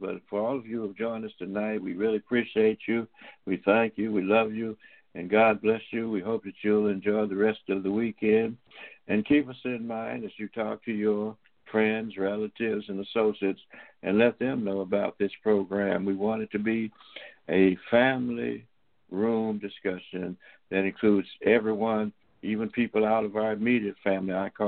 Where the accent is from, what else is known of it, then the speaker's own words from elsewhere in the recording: Tuskegee, Alabama, United States; I grew up in Tuskegee.